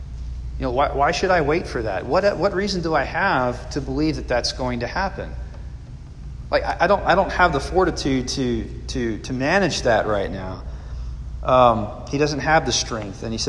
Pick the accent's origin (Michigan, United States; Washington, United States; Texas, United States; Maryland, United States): Texas, United States; San Antonio; When I grew up in San Antonio behind our house, we had this creek that ran behind our house